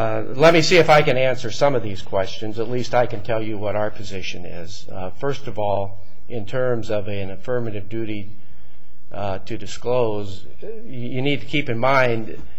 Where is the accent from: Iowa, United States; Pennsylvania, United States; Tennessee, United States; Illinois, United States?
Iowa, United States; I'm being from Iowa. You heard of the little old lady from Dubuque.